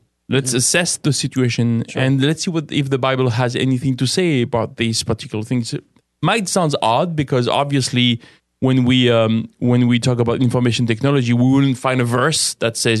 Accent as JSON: {"language": "English", "country": "France", "said": "my home country, which is France, a very secular country in many ways, not interested in any input by beliefs or religions."}